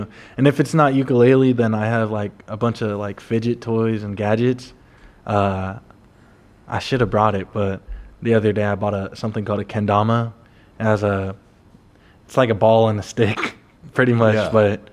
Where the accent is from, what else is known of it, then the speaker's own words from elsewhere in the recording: San Diego, California, United States; It's crazy as a San Diego kid.